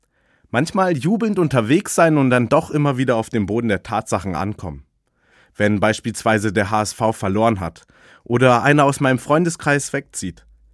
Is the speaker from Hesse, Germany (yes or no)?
no; Hamburg, Germany; ich komme gebürtig aus Hamburg, da wird einem das schon in die Wiege gelegt.